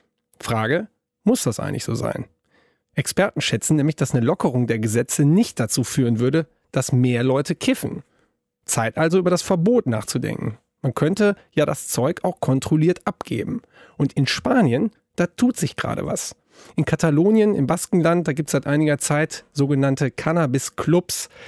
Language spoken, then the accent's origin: German; Wesel, North Rhine-Westphalia, Germany; born or raised there